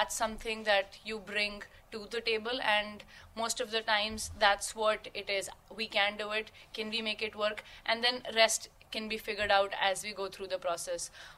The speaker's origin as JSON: {"language": "English", "country": "India", "said": "This place feels home in the middle of no home around here. I'm from India, and this place is more than home to me now"}